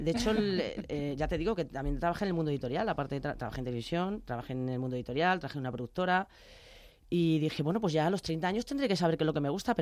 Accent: Madrid, Community of Madrid, Spain; Soy de Chamberí, que es casi lo mismo.

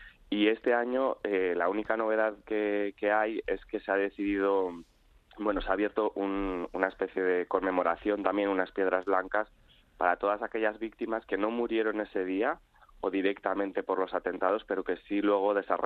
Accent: Spain; now in New York, United States; Es curioso porque uno, cuando llega a Nueva York como emigrante, pues como muchos españoles llegamos, ¿no?

